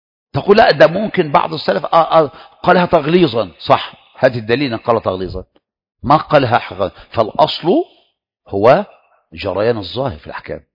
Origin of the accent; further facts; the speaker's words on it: Egypt; أنا بقى مصري